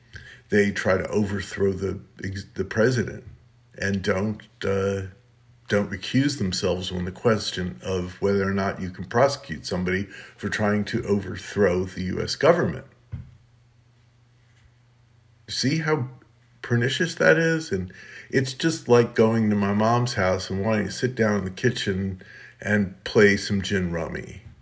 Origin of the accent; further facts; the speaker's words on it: United States; Basically, I'm an American and you have more of a right to have a gun than you do to have a body